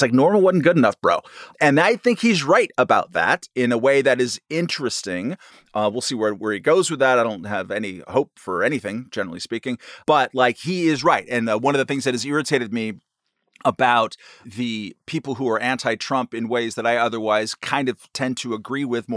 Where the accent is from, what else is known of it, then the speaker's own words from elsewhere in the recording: Hollywood, California, United States; I'm like Andy Kaufman. I'm from Hollywood.